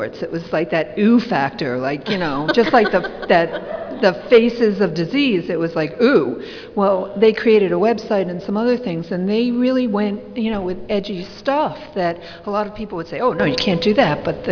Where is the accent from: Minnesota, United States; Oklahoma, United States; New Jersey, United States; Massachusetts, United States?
New Jersey, United States; from New Jersey.